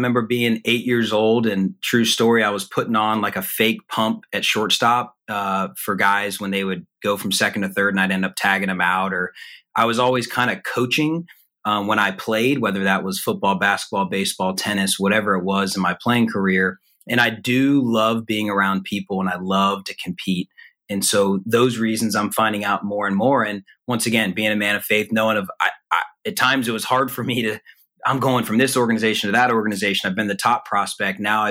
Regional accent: Atlanta, Georgia, United States; And so being back in my hometown of Atlanta, first year at Georgia Tech last year, couldn't ask for a better transition to go on and off the field.

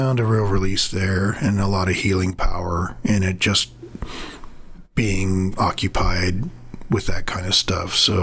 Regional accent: Wyoming, United States; And it was helpful growing up where I grew up in Wyoming, because my cousins had lived out on the reservation. We lived right, it's technically on the Wind River Reservation.

